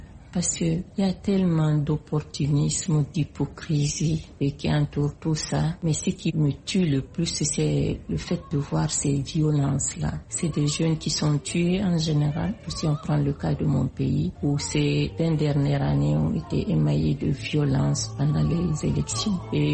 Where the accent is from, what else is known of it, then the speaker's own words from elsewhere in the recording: Guinea; je suis de la République de Guinée.